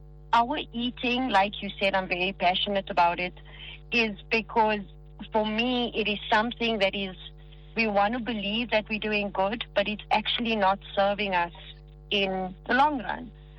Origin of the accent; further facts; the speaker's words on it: South Africa; sometimes I feel like we are South African obsessed with savories and prepping months before.